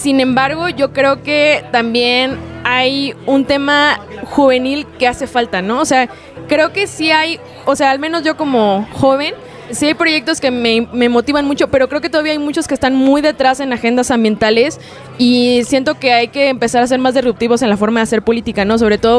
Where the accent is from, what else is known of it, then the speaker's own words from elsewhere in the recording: Monterrey, Nuevo León, Mexico; soy súper regiomontana. Vivo en la colonia ferrocarrilera allá en Monterrey. Es parte del Distrito Norte, entonces estamos como por la periferia.